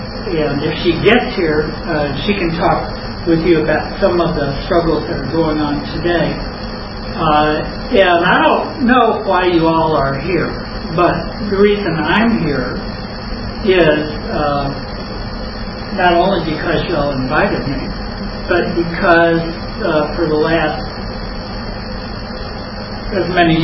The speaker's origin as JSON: {"language": "English", "region": "Ohio", "country": "United States", "tie": "born or raised there", "said": "I grew up in Ohio. I didn't even know any black people."}